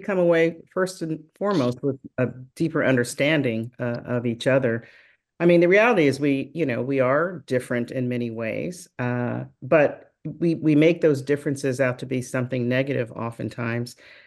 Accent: Fort Bragg, North Carolina, United States; born there; I'm a military kid, by the way. I was born in North Carolina. So in Fort Bragg, now Fort Liberty.

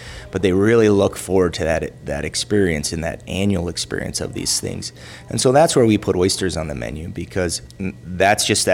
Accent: Anchorage, Alaska, United States; moved away as an adult; I grew up in Anchorage, Alaska, though, and just south of Anchorage, Alaska. And so that's where I went to high school, graduated, and then left for college.

